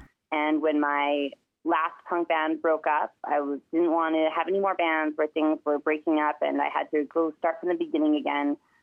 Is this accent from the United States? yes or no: no; British Columbia, Canada; now in Calgary, Canada; I'm a mom of twins. They're both 4 years old now. I'm from the East Kootenai region of British Columbia. I'm Shkwepemc or Shuswap mixed on my father's side. And I'm living in Calgary now. And I've been here, I think I've been here for just over 20 years now